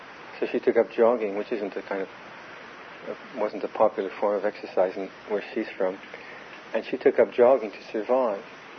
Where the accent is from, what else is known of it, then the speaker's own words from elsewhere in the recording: Canada; I'm glad I'm Canadian.